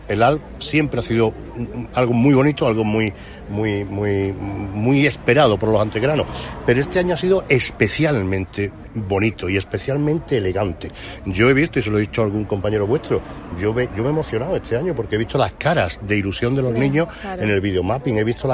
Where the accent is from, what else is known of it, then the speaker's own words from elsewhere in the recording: Antequera, Andalusia, Spain; orgulloso de mi pueblo, orgulloso de Antequera